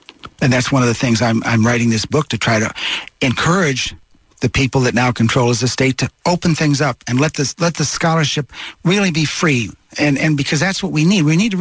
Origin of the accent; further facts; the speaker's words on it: Midwest, United States; when I was from kid from the Midwest.